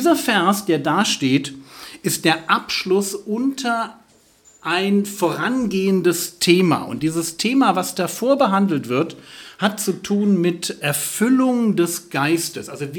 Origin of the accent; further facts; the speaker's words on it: Berlin, Germany; Ich bin aus Berlin, Berlin-Spandau. Ich bin dort in der EFG, The Rock Christuskirche. Das ist eine kleine Gemeinde